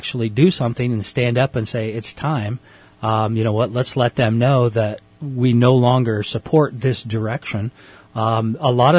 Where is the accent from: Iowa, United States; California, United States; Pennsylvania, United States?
California, United States; Palo Cedro; I grew up here. I grew up out in Palo Cedro 55-plus years ago.